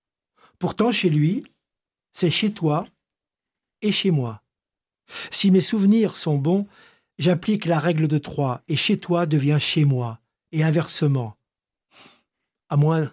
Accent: Paris, Île-de-France, France; Je suis un Libanais de Paris. J'ai grandi avec des Juifs autour de moi.

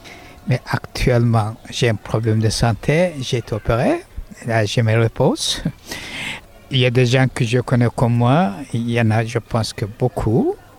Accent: Turkey; Moi, je parle de moi, hein, donc je suis originaire de Turquie.

